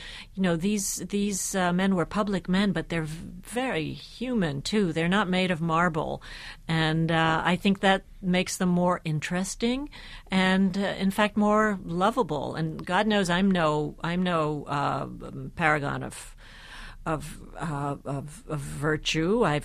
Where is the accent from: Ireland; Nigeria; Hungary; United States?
Hungary; Budapest; moved away; And Paris was Europe, and Paris was only a couple of hours from my hometown of Budapest.